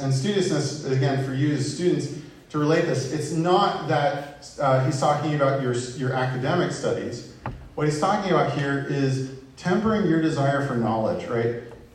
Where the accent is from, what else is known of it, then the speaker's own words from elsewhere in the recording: Midwest, United States; I'm from the Midwest here, from Runza.